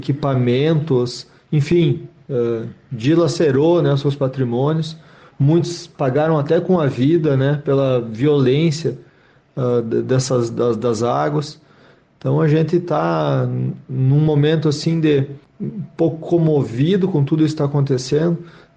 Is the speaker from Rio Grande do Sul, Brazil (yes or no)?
yes; Rio Grande do Sul, Brazil; Nós, como gaúchos, não podemos fechar os olhos para tudo isso que aconteceu.